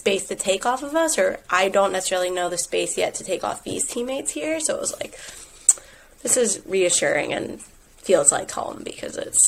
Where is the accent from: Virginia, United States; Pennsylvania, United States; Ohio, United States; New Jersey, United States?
Pennsylvania, United States; also born or lived in Colorado; I grew up outside of Philadelphia, so I'm from downtown.